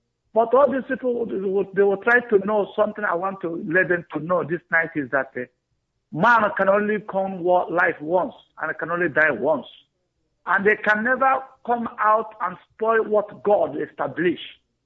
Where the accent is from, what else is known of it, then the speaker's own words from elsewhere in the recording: Imo, Nigeria; now in Amsterdam, Netherlands; I'm from Imo State in Biafra land. I'm the coordinator of Amsterdam.